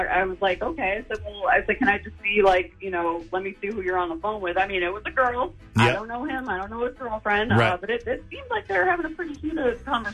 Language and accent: English; Ireland; I'm Irish Raven, so any potato that you offer me, I'm going to take.